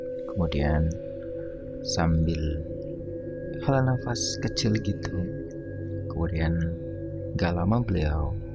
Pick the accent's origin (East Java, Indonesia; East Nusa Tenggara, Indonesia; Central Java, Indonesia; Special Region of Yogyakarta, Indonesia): East Java, Indonesia; Surabaya; iya pak, saya asli Surabaya pak, kesini emang ada urusan kerjaan aja